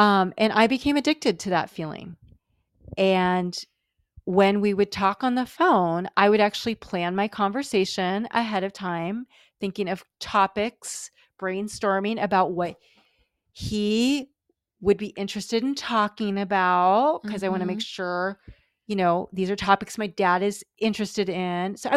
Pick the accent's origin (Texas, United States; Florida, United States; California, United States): California, United States; Steve and I were living in Boston, and I was, you know, I'm from California